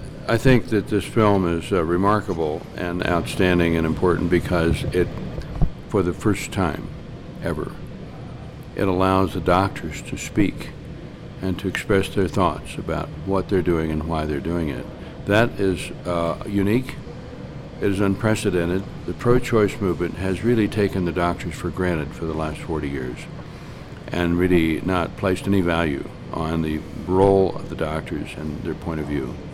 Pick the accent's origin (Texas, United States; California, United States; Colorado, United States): Colorado, United States; also born or lived in Kansas; We're both from Kansas, although I moved to Colorado when I was three.